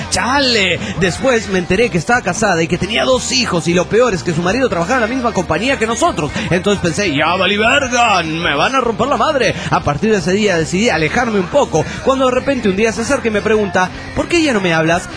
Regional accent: Mexico City, Mexico; del DF mexicano.

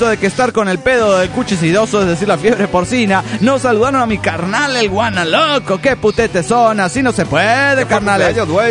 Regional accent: Heredia, Costa Rica; de Heredia, Costa Rica.

